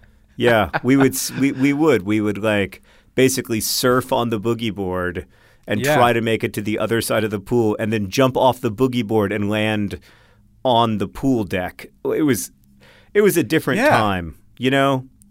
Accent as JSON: {"language": "English", "town": "Skiemuice", "country": "Poland", "tie": "born or raised there", "said": "Also, shout out to Skiemuice, my hometown in Poland. Good luck on pronouncing that."}